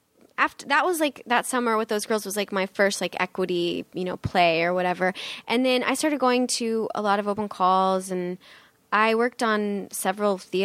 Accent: North Bend, Nebraska, United States; moved away as an adult; now in New York City, United States; So my parents moved around quite a bit, but it was always like little tiny small farm towns. But mostly North Bend, Nebraska, and Wayne, Nebraska is where I went to high school.

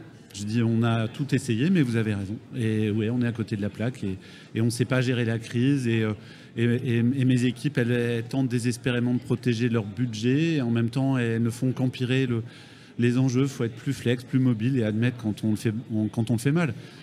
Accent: France; Je suis patriote, je suis français, je suis républicain, humaniste et progressiste.

